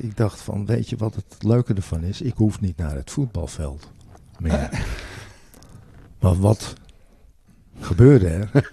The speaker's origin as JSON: {"language": "Dutch", "town": "Beemster", "region": "North Holland", "country": "Netherlands", "said": "Nee, want ik kom van het platteland. En ik moet zeggen, ik kom uit Beemster"}